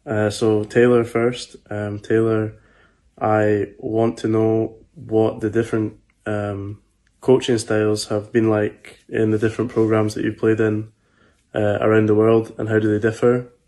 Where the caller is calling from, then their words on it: Scotland, United Kingdom; I'm from Scotland.